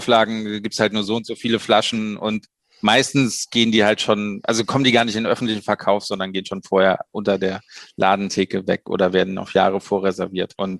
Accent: Düsseldorf, North Rhine-Westphalia, Germany; Ich bin ein Düsseldorfer eigentlich.

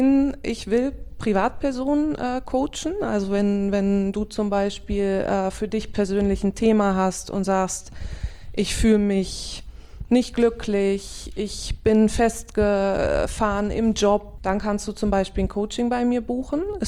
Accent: Osterode, Lower Saxony, Germany; moved away as an adult; now in Netherlands; Ich bin 39 Jahre, aufgewachsen in Osterode und lebe jetzt seit 8 Jahren in Holland. Ich bin damals für meinen Job nach Holland gegangen

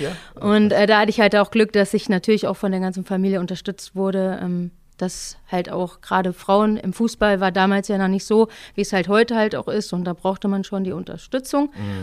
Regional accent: Kaufungen, Hesse, Germany; Nee, ich bin direkt in Kassel geboren. Bin da halt aufgewachsen, östlich von Kassel, in Kaufungen

